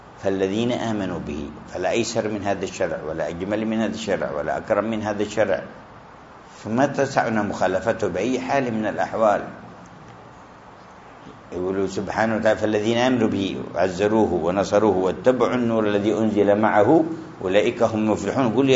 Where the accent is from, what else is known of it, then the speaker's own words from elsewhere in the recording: Hadramaut, Yemen; في مثل هذا الوديان عندنا في حضرموت